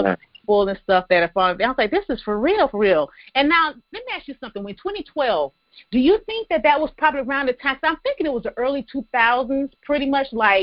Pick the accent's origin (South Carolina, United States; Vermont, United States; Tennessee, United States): South Carolina, United States; And I grew up in South Carolina, from a little small town, South Carolina, that have a church literally on every corner